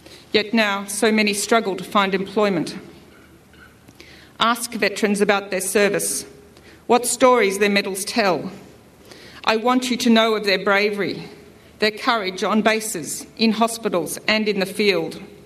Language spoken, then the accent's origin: English; Reservoir, Victoria, Australia; As a child, growing up in Reservoir, I did not feel brave